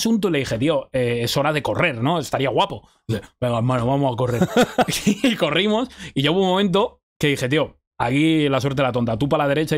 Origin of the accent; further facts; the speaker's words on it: Madrid, Community of Madrid, Spain; pues yo soy de Vallecas, yo nací en Vallecas, aunque luego me mudé a Moratala muy pequeño.